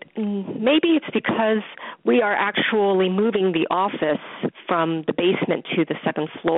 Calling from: New York, United States; I'm calling from New York.

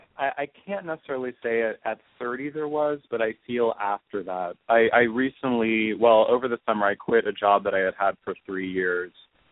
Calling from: Maryland, United States; and I'm calling from Maryland.

